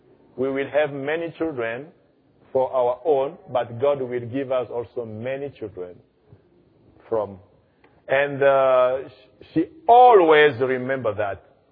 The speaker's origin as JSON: {"language": "English", "country": "Zambia", "moved": "yes", "said": "I'm from Zambia."}